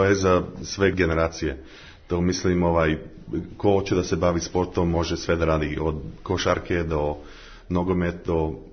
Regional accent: Australia; also born or lived in Pirot, Serbia; dolazim iz Australije, ali iz Pirota isto.

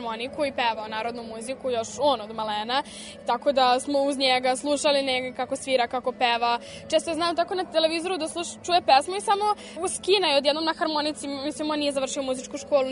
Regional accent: Jakovo, Belgrade, Serbia; Iz Jakova.

